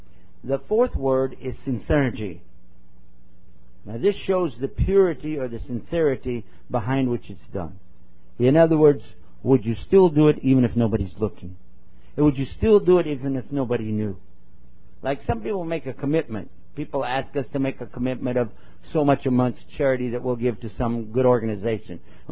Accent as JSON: {"language": "English", "region": "Texas", "country": "United States", "said": "I'm from Texas, sound like er."}